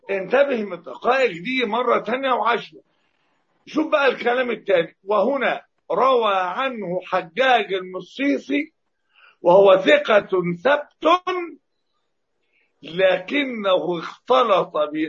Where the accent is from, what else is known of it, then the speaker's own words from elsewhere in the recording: Egypt; accent: Egyptian; يعني اللفظه بقى بلهجتنا المصريه يقول لك البجاحه في الكلام